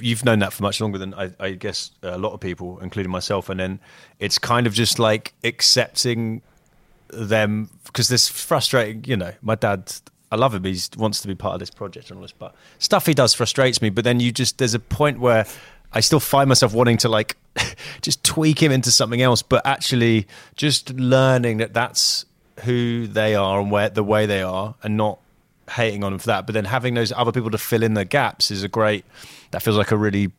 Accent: United Kingdom; as a Brit

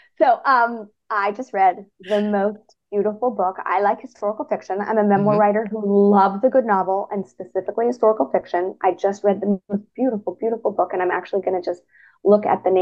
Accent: California, United States; So I grew up in the Bay Area.

